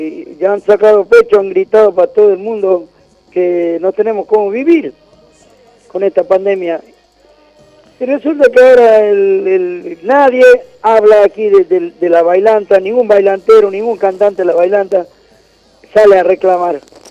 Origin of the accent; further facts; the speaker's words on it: La Quiaca, Jujuy, Argentina; also born or lived in Higuera; yo nací en Higuera, a 20 kilómetros de Villazón, y me crié en La Quiaca cuando era niño, allá